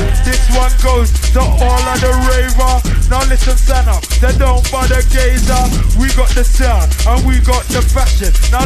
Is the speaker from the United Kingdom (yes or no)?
yes; London, United Kingdom; We're from London, yeah? It's the melting pot of the world, yeah?